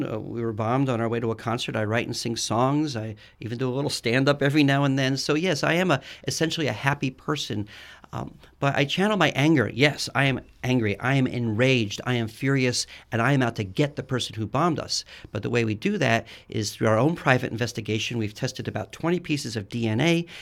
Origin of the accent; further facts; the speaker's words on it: New York City, New York, United States; when I grew up in New York City, I looked over my shoulder in the 1970s.